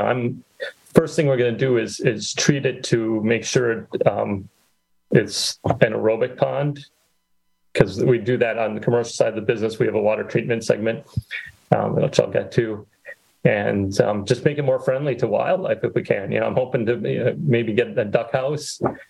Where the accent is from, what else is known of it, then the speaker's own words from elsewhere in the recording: Manitowoc, Wisconsin, United States; also born or lived in Chicago; Yeah. I grew up in Manitowoc, went to school, high school at Lincoln, went to college in Chicago, worked in Chicago, then Baltimore, Washington area for a while, then back to Chicago for a few years.